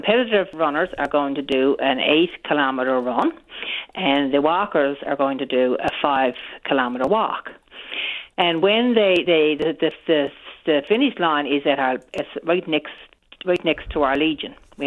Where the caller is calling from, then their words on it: Riverhead, Newfoundland and Labrador, Canada; I'm calling now from Riverhead, St. Mary's Bay.